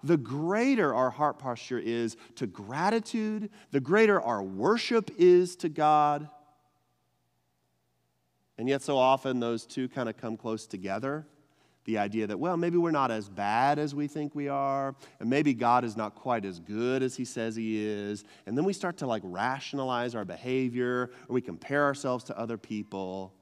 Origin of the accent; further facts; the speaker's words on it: Texas, United States; Now, I'm from Texas. I don't know if you know that or not, y'all. I'm from Texas.